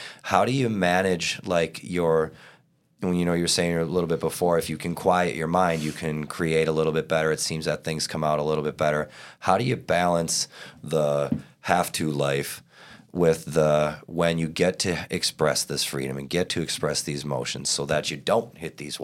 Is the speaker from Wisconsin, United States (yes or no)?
yes; Wisconsin, United States; Oh, shout out Wisconsin. Yeah. I'm from Wisconsin.